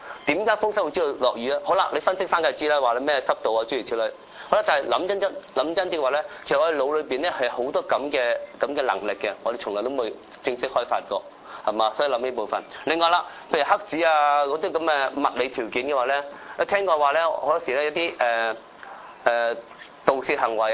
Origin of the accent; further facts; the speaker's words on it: China; 我哋中國人都有啦嚇